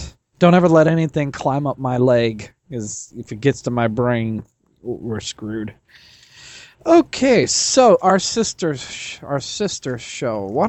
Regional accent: Nebraska, United States; from Nebraska.

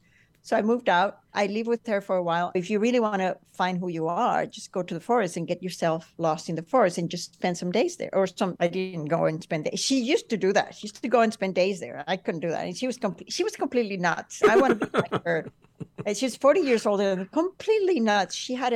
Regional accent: El Limón, Aragua, Venezuela; It was absolutely magical, especially because El Limón is a little town. It's 10,000-15,000 people right in the mountains

